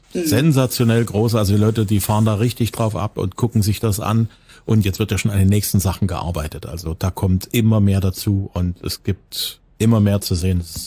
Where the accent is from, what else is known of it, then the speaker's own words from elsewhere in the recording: Zwickau, Saxony, Germany; Meine Heimatstadt.